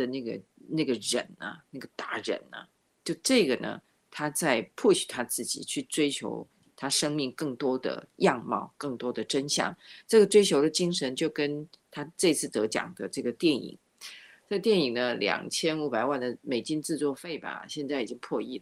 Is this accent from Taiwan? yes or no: yes; Taiwan; 你受的教育跟我在台湾受的教育是不一样的